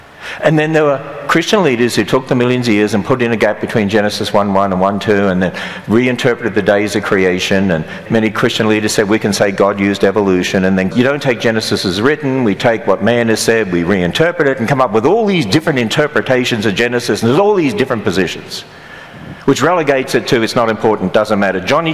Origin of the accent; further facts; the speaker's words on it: Australia; moved away as an adult; now in United States; When my wife and I came from Australia to America, we thought they speak the same language here, so we don't have to go to language school.